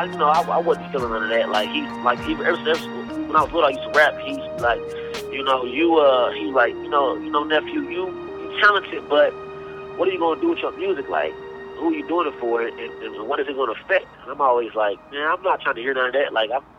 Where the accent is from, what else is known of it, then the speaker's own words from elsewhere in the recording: Kansas City, United States; Yo, yeah, I'm from Kansas City, man, not Oklahoma City.